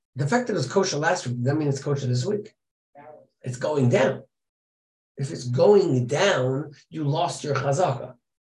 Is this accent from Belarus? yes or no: yes; Belarus; I came from White Russia, where there was nothing to be influenced from